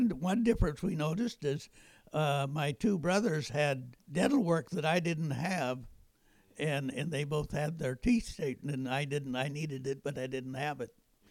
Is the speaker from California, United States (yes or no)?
yes; Venice, California, United States; born there; In fact, I was born in Venice instead of Kingsburg. It was a posh summer colony.